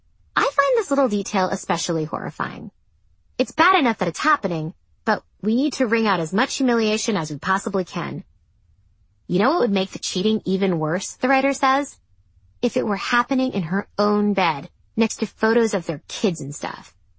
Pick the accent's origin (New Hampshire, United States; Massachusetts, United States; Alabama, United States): Massachusetts, United States; Boston; the Yankees were playing my hometown Red Sox on TV